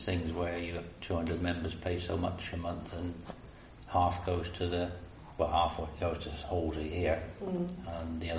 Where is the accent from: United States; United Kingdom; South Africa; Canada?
United Kingdom; Exeter, South West England; born or raised there; also born or lived in Gloucester